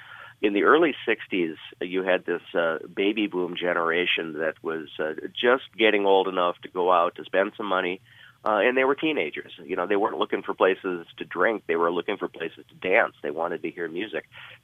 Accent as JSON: {"language": "English", "town": "Duluth", "region": "Minnesota", "country": "United States", "tie": "born or raised there", "said": "I was born and raised in Duluth and was listening to the radio from the time I was a little kid."}